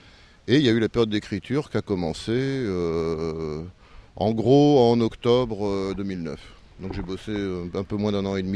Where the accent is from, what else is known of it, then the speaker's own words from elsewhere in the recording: Algiers, Algiers Province, Algeria; born there; je suis né à Alger, tout ça.